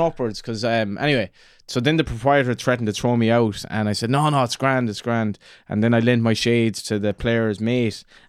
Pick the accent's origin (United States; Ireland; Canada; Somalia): Ireland; Newbridge, Connacht; now in Dublin, Ireland; I'm actually from Newbridge in Galway, which is a little town, and we ran a bus. Now, I didn't go home. I'm living in Dublin